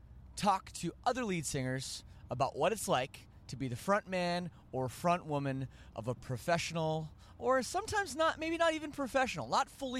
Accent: Canada; see, I'm Canadian and we say some weird things.

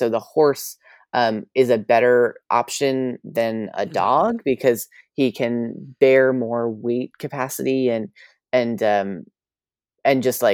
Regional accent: New York, United States; because I grew up in New York and I've always wanted to do theater.

